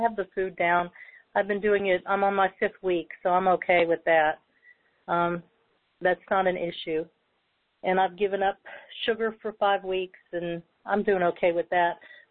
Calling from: San Angelo, Texas, United States; I am from San Angelo, Texas.

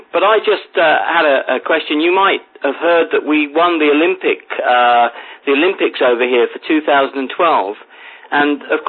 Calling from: England, United Kingdom; I'm calling from England.

